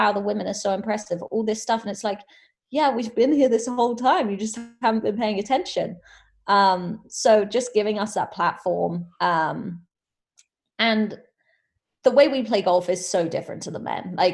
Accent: England, United Kingdom; we're both English

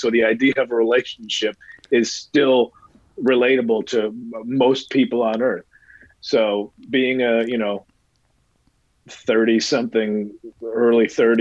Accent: Midwest, United States; and I told them, like, but I'm from the Midwest.

